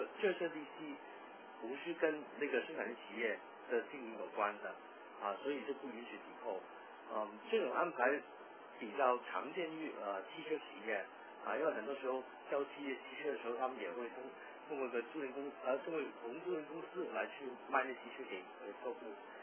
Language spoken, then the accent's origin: Chinese; Hong Kong; Chinese is a second language; 因为我是香港过来的，所以我的普通话不一定很标准，希望大家多多包涵。